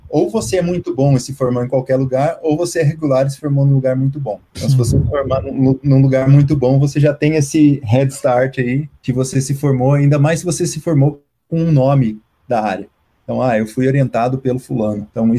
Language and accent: Portuguese; Brazil; Em geral, o que pesa para o meu lado é que eu sou brasileiro e eu consigo contratar aluno brasileiro.